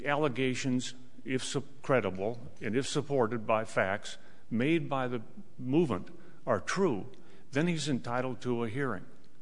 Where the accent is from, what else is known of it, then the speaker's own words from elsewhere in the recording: Phoenix, Arizona, United States; I'm an attorney from Phoenix, Arizona. I like the weather here